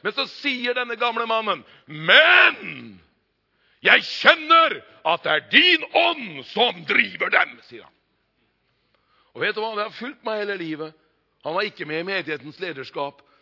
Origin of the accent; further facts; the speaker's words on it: Hokksund, Buskerud, Norway; når vi hadde ungdomskoret vårt hjemme i Hokksund, i hjembygda mi